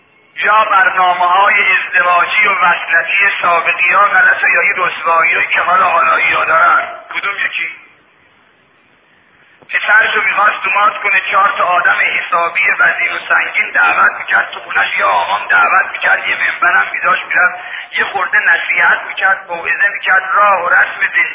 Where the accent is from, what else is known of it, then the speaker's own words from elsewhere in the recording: Mashhad, Razavi Khorasan, Iran; من بچه مشهدم